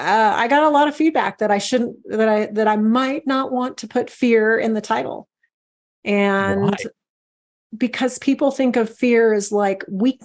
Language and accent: English; San Jose, California, United States; I grew up in San Jose, California, decided at the age of 10 that I wanted to be a fighter pilot